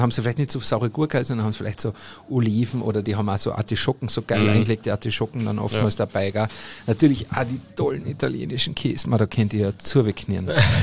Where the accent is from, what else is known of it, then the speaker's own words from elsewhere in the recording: Carinthia, Austria; aber wir in Kärnten, ne, ich bin ja Kärntner